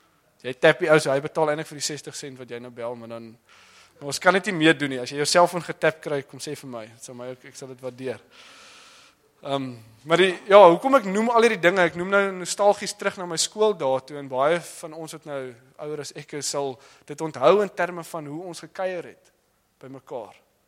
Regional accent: Western Cape, South Africa; Ek op die Weskus groot geword

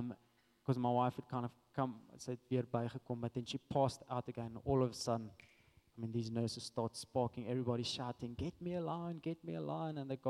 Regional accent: Western Cape, South Africa; I don't know Joburg. I mean, we're from the Western Cape.

